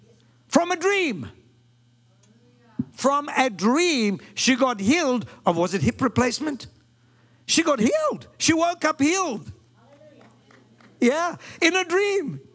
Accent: South Africa; Because I was brought up in South Africa bare feet.

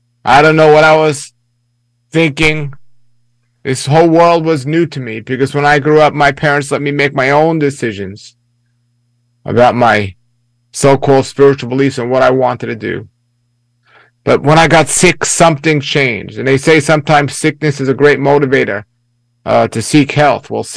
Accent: Brooklyn, New York, United States; I grew up in New York City, well, actually Brooklyn, New York, and I was, without understanding anything to do with organized religion, an atheist.

